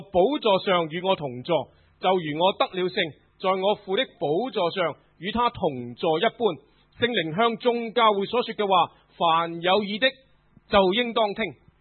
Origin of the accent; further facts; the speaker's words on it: Guangdong, China; 我哋广东人好中意煲老火汤，系咪？